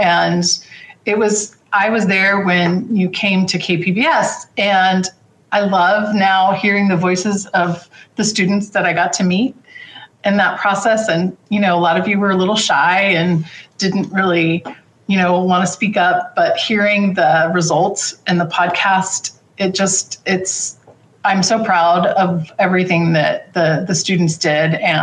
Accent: San Diego, California, United States; You know, I grew up in San Diego. I've driven through Imperial Valley many times.

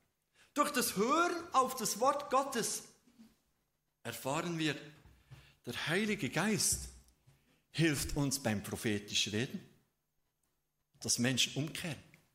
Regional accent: Switzerland

